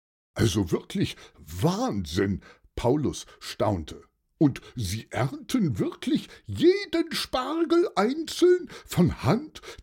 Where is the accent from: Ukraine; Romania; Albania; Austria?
Romania; German is a second language; now in Germany; Ich komme aus Rumänien. Und in Rumänien verdient man noch weniger als in Polen.